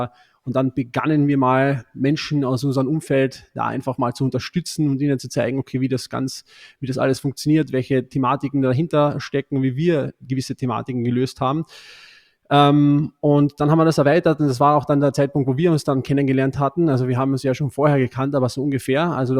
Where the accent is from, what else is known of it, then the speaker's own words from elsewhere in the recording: Austria; Ich bin ein Österreicher, hört man vielleicht nicht so, aber ich bin ein Österreicher und habe hier in Österreich auch hier im Nationalteam gespielt